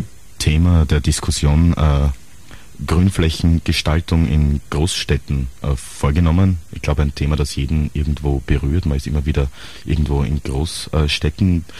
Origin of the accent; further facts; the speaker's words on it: Vienna, Austria; Ich selbst bin Wiener, war immer Wiener, bin begeisterter Wiener, bin sicher ein bisschen ranzert, wie man so sagt, wie die Wiener sind.